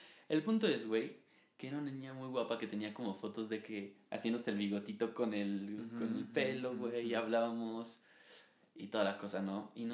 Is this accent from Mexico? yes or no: yes; Coatzacoalcos, Veracruz, Mexico; Y yo estaba en Coatzacoalcos, en mi pueblo, y ella estaba en la ciudad, supongo yo, ¿no?